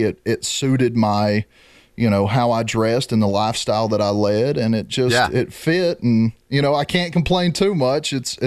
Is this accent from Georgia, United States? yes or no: yes; Trenton, Georgia, United States; I'm not from Chattanooga. I'm from a little town just south of Chattanooga. If you're going towards Nashville from Chattanooga, it's called Trenton, Georgia.